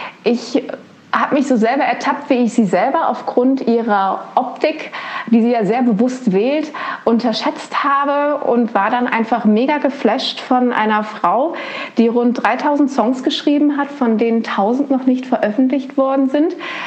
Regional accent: Cologne, North Rhine-Westphalia, Germany; now in Vienna, Austria; Ich komme ursprünglich aus Köln, lebe und arbeite aber seit rund 7 Jahren, schon so lange, in Wien. Ich bin Pastorin der Projektgemeinde, eine Kirche im Ballsaal

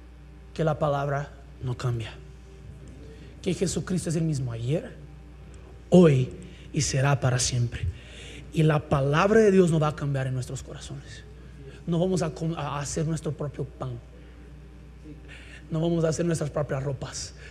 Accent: Brazil; Spanish is a second language; Yo aprendí porque soy un brasileño y ya les enseño.

